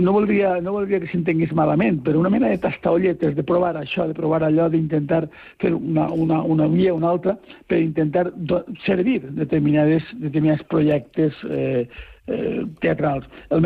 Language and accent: Catalan; Elche, Valencian Community, Spain; jo vaig conèixer a Jaume Vidal d'Alcover al meu poble, a Elx, a la província d'Alacant